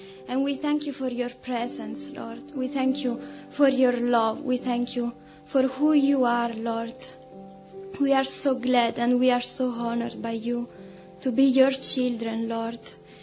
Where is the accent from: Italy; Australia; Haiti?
Italy; I'm 20 years old and I come from Italy.